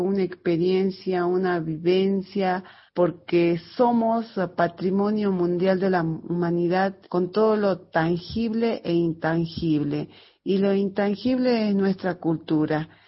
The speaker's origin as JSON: {"language": "Spanish", "town": "Maimará", "region": "Jujuy", "country": "Argentina", "tie": "born or raised there", "said": "soy oriunda de Maimará. Mi esposo es de Cochinoca, y también es originario de los pueblos puneños."}